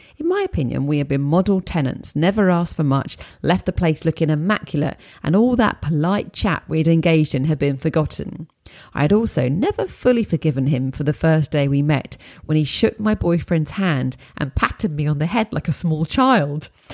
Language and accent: English; United States; moved away as an adult; now in London, United Kingdom; I grew up in the United States, but at the age of 26, I took a risk and moved to London. That was in 2002.